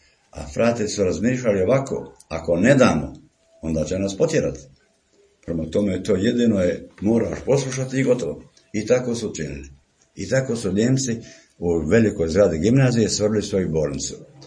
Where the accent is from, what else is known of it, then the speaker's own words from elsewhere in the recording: Baška Voda, Split-Dalmatia County, Croatia; born there; Ja sam rođen u Makarskom primorju u Baškoj Vodi. I to 34. godine